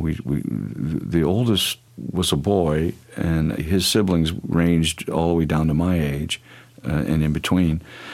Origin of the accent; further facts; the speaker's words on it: Ferguson, Missouri, United States; when I grew up in Ferguson as a kid, it was a product of white flight from the cities. You know, it was this new suburban outside of the inner city.